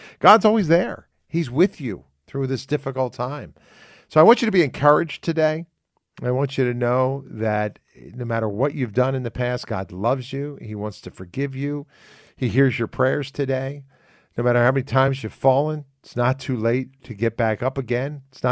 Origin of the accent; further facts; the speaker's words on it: Philadelphia, Pennsylvania, United States; she knows I'm from Philadelphia